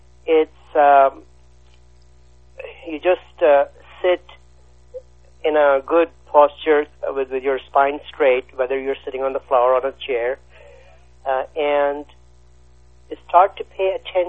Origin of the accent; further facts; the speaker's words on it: Pakistan; when I was growing up in Pakistan